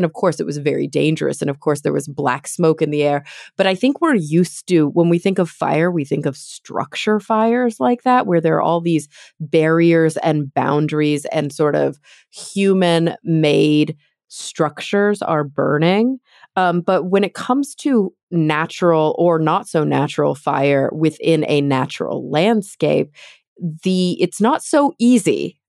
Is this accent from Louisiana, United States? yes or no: no; Texas, United States; I mean, it's definitely growing up in Texas, I was exposed to a different kind of sort of existential a natural disaster threat, which was tornadoes.